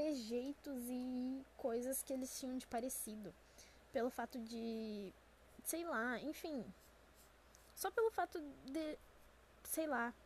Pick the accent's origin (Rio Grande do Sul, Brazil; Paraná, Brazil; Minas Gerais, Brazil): Rio Grande do Sul, Brazil; mais conhecida aqui no Rio Grande do Sul como Brigada Militar, porque eu sou gaúcha.